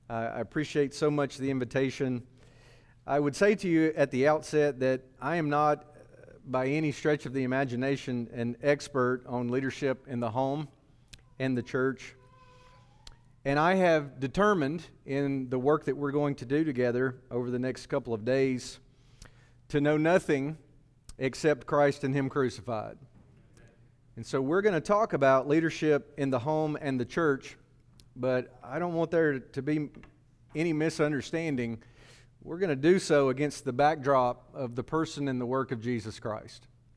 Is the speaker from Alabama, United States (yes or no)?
yes; Winfield, Alabama, United States; many guys from Winfield, Alabama have ever stood in your pulpit and preached the gospel to you, so my accent may give me an advantage over some.